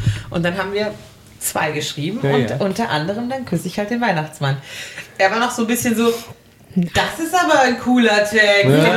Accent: Baden-Württemberg, Germany; Und ich komme ja aus dem Schwarzwald

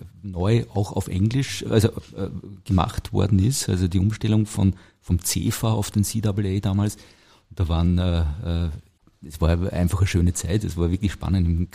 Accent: Gmunden, Upper Austria, Austria; Man hört es ja, ich bin aus Oberösterreich, bin aus Gmunden am Traunsee, Salzkammergut

